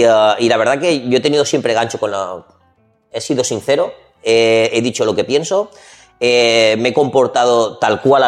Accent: Algemesí, Valencian Community, Spain; moved away; soy una persona muy amante de mi pueblo, estoy muy satisfecho y muy orgulloso de pertenecer a Algemesí, ¿no? Y he participado en casi todo lo que se puede estar en Algemesí. Pero la verdad que desde muy jovencillo siempre he estado fuera.

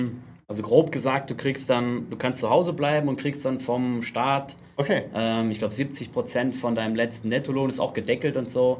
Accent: North Rhine-Westphalia, Germany; moved away; in Deutschland habe ich komme aus Nordrhein-Westfalen

